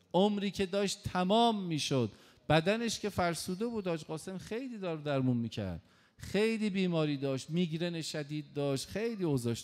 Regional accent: Tehran, Tehran Province, Iran; در شهر خودم تهران، تو محلمون یه جوونی بود

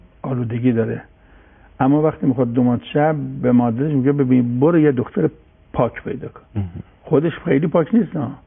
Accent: Iran; و منم به عنوان یه ایرانی لقب دیگه ندارم

